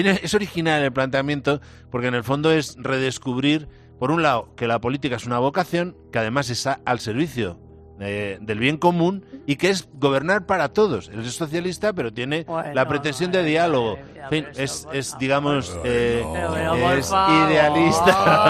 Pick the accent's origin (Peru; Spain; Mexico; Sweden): Spain; Madrid, Community of Madrid; en mitad de Madrid, exactamente en la calle paralela donde yo me crié, porque yo me crié en Divino Pastor 14